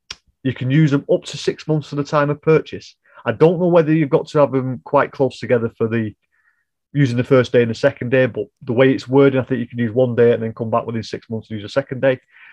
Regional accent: England, United Kingdom; It's yogurt. We're English. We said the language first.

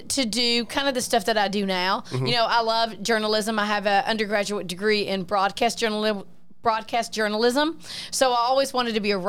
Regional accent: Alabama, United States; accent: southern twang; also born or lived in Ocean Springs, Mississippi; He followed his brother throughout Alabama, which is kind of why I can't lose my southern twang. So we lived in North Alabama growing up

